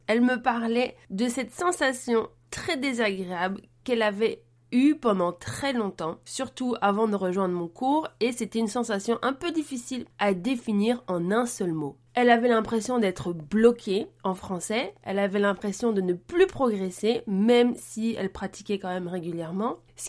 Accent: France; accent: French; Je le dis avec mon super accent français.

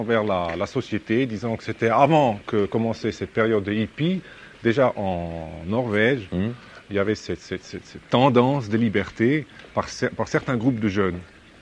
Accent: Switzerland; moved away as an adult; now in Paris, France; Au moment où je me suis décidé de faire une carrière cinématographique, j'ai quitté la Suisse et je suis allé à Paris pour apprendre le cinéma.

